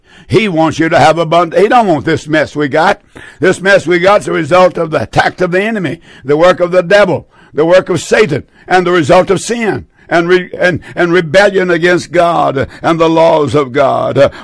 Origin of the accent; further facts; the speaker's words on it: United States; I love America. I'm an American man to the core.